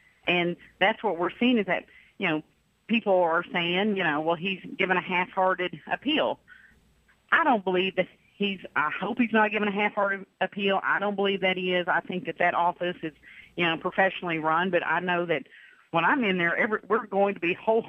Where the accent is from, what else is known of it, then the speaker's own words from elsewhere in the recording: Arkansas, United States; I was raised right here in North Central Arkansas, and my parents are good folks, and we went to church, and I'm a Christian.